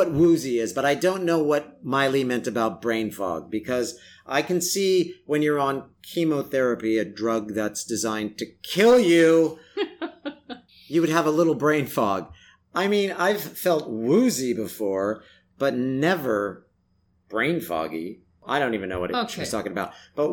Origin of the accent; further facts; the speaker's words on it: California, United States; Oh, you know, I'm from California. And is anybody following that my poor beloved home state of California and what they're going through?